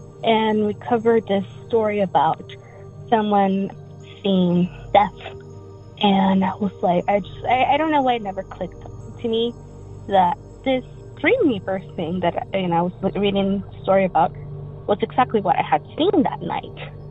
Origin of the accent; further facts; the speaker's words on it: Sacramento, California, United States; I am from Sacramento, California.